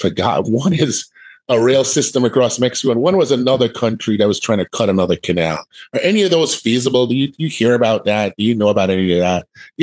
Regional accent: Jamaica; born there; Obviously, people know I was born in Jamaica.

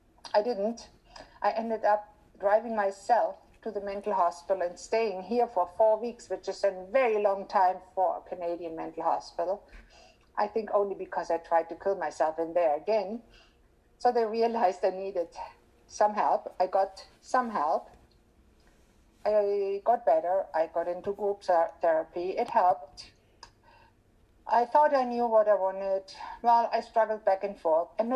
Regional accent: Germany; English is a second language; I reached a ripe old age of 60 by now, which makes me a young adult. I was born and raised in Germany in a middle-class family

